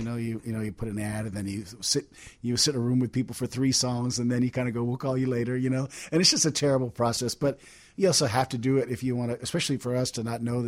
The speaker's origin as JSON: {"language": "English", "town": "Honolulu", "region": "Hawaii", "country": "United States", "tie": "born or raised there", "also_born_or_lived": "Austin", "lives_now": "Chicago, United States", "said": "growing up in Honolulu and then, I, you know, living in Austin"}